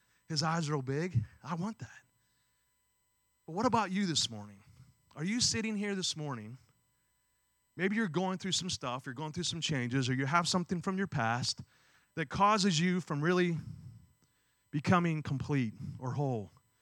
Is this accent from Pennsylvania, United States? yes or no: yes; Beaver Falls, Pennsylvania, United States; growing up from that I grew up in Beaver Falls, it was very much similar to this area.